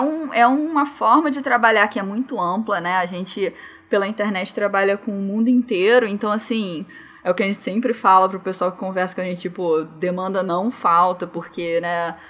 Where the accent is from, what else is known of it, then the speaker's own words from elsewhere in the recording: Rio de Janeiro, Brazil; now in Curitiba, Brazil; A gente está em Curitiba, agora a gente é do Rio, mas agora mora em Curitiba.